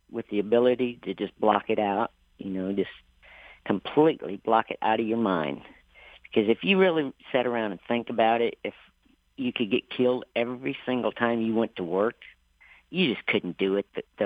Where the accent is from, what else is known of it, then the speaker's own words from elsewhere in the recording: Rivervale, Arkansas, United States; Well, I grew up in Rivervale. That's about 5 miles away from Lepanto. It's a real, real small town.